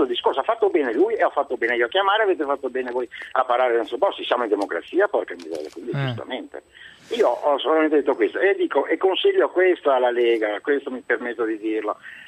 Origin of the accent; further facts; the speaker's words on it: Veneto, Italy; sono veneto e si dice alla carità